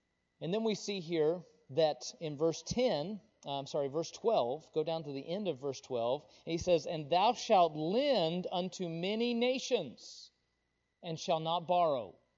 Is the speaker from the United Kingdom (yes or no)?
no; Wichita, Kansas, United States; I lived in a city for a long time. I grew up in Wichita. I lived out in Greenville, got getting bigger and bigger.